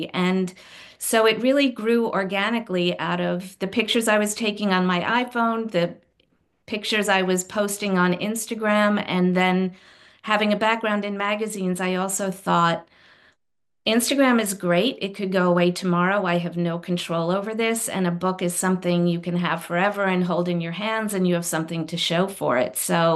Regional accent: New Rochelle, New York, United States; I'm from Westchester. I'm from a town called New Rochelle, which is only about a half an hour north of New York.

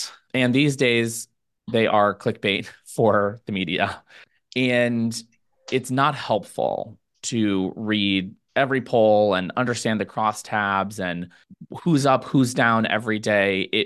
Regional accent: Ohio, United States; I'm from Southern Ohio, outside of Cincinnati

